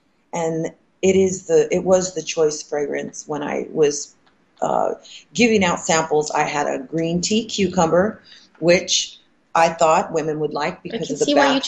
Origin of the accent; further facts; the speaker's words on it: Hawaii, United States; I grew up in Hawaii and I've been here ever since.